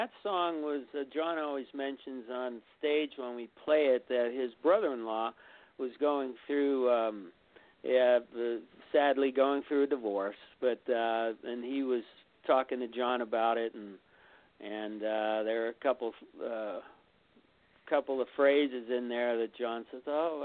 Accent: Pittsburgh, Pennsylvania, United States; I grew up in Pittsburgh

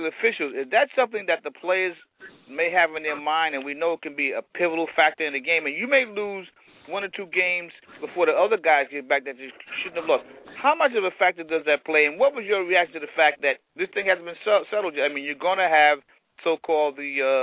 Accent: Brazil; English is a second language; I'm from Brazil

